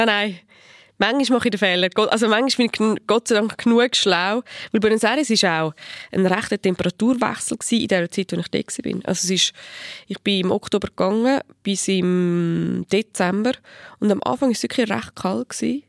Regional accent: Switzerland; allein als Schweizerin hat man mega viele Privilegien.

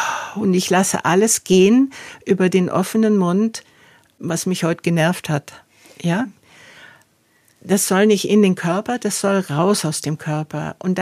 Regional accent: Argentina; Ich hatte als Kind in Erinnerung, Argentinien ist das Land der Weiden, wo die Rinder auf den Feldern laufen, nichts mehr.

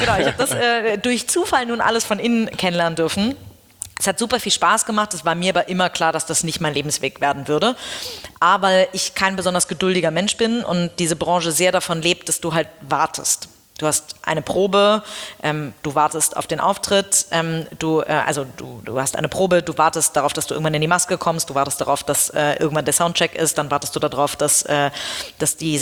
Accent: Hamburg, Germany; Ich selber bin in Hamburg im UKE geboren, bin hier aufgewachsen, zur Schule gegangen, habe hier studiert und hier meine Firma gegründet. Das heißt, ich bin aus Hamburg eigentlich nie ganz weggekommen.

